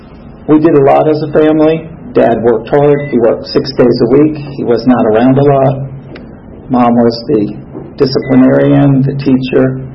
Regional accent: New York City, New York, United States; born there; I was born in New York, in the Bronx, May 12, 1951. I was the first child of five total.

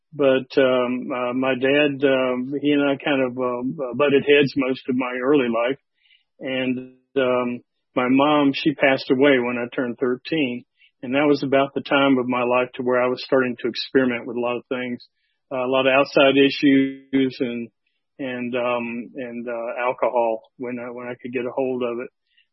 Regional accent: Atlanta, Georgia, United States; born there; Which I was born here in Atlanta on June 10th, 1952.

